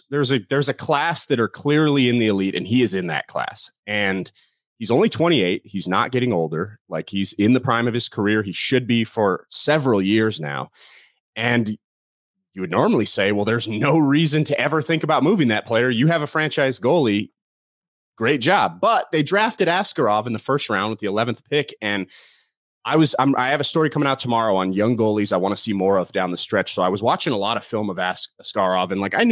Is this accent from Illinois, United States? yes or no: no; Colorado, United States; because I grew up in Colorado as an Avs fan and I call them the Avs.